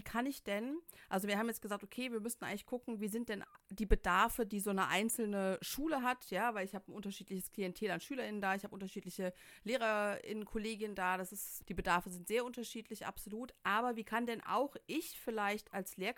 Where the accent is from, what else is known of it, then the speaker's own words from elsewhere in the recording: Cologne, North Rhine-Westphalia, Germany; ich komme aus Köln, da haben die Kinder nur noch ein iPad, mit dem die arbeiten